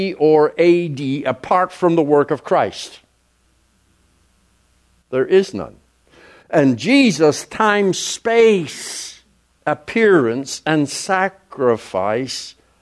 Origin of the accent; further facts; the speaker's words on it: Canada; I'm Canadian, we still say grade nine.